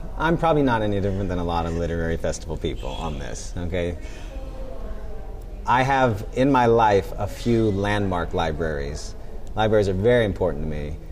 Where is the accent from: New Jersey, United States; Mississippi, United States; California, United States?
California, United States; Simi Valley; Let's start from my first big library in my hometown of Simi, California.